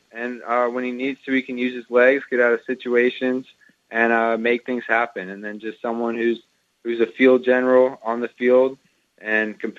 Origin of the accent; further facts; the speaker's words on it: Denver, Colorado, United States; I'm originally from Denver, so the weather won't be a problem